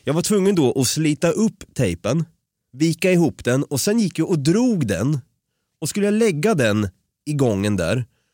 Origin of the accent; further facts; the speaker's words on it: Sweden; Jag är svensk, jag vet. Förlåt. Eller vi svenskar är också dåliga på att be om ursäkt för den delen.